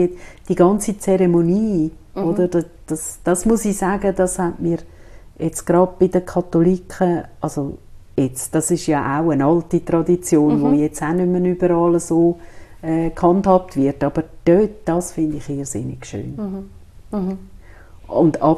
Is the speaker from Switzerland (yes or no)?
yes; Switzerland; born there; ich bin ja katholisch aufgewachsen, ich, mhm, bin Italienerin, mhm, also immer noch. Und ich bin einfach da in der Schweiz geboren.